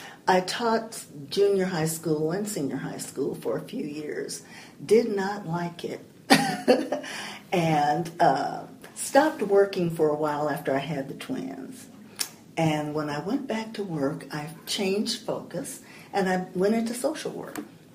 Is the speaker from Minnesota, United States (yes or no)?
no; Chicago, Illinois, United States; I grew up in Morgan Park, a suburb of Chicago, Illinois. Our little street was four blocks long